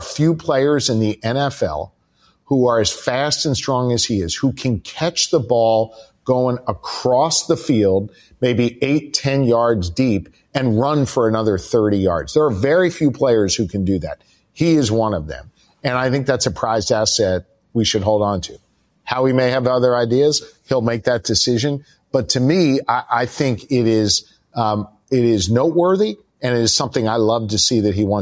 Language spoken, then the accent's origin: English; Philadelphia, Pennsylvania, United States; also born or lived in Kansas City; So I was born in Kansas City, but I only lived there till, I don't know, maybe I was one. I really don't have any memories. And my father did naval service in Philadelphia. Then he did naval service for a couple of years in New York. And then we really settled in Philly when I was five.